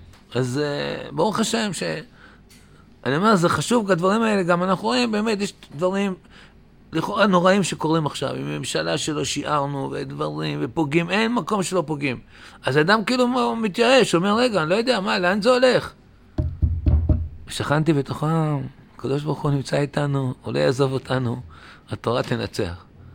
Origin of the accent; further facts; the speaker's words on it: Jerusalem, Jerusalem District, Israel; אני ירושלמי, כן. אבל אני לא ירושלמי עצלן